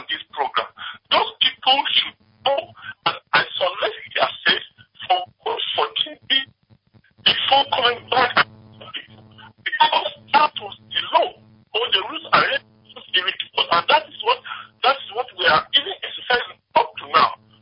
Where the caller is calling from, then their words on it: Mavali, Kaduna State, Nigeria; I am calling you from Mavali, Kaduna.